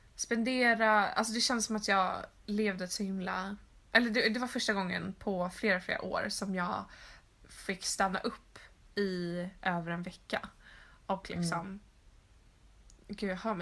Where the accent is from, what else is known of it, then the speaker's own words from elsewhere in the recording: Gothenburg, Västra Götaland County, Sweden; Jag är från norsk i Göteborg. Jag är från Göteborg.